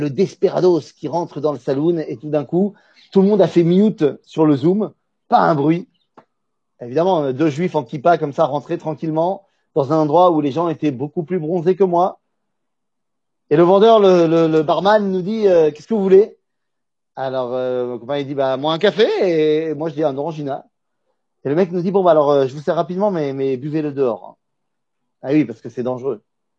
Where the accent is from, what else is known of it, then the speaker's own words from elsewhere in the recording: Metz, Grand Est, France; Bon, moi, je connais pas très bien Paris, je viens pas de là-bas, je viens de Metz, a priori, donc bon.